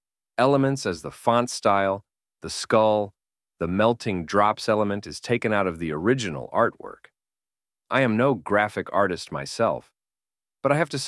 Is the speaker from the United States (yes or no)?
no; Austria; English is a second language; Not only it comes out of my home country, Austria.